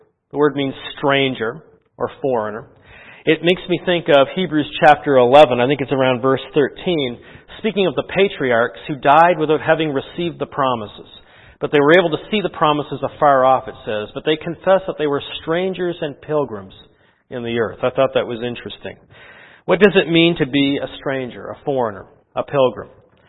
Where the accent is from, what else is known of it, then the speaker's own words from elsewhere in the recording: Canada; now in United States; I'm from Canada. Canada's a good country too. But I've lived most of my adult life here.